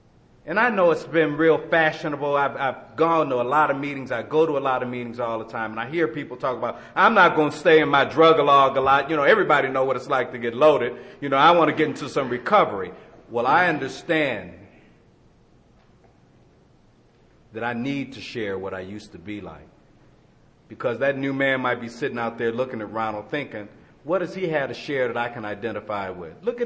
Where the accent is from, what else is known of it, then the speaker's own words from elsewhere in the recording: Los Angeles, California, United States; See, they said I'm from Los Angeles. I'm from Watts, you see.